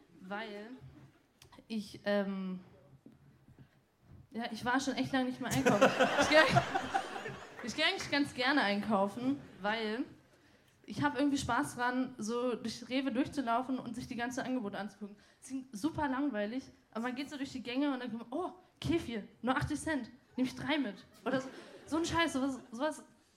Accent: Benin; German is a second language; Ja, ich komme aus Benin, deswegen rede ich hier so.

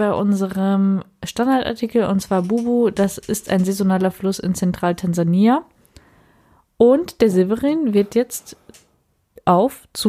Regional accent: North Rhine-Westphalia, Germany; Wir werden über das Bellinghofer Meer, von dem ich als Westfälin noch nie gehört habe, reden.

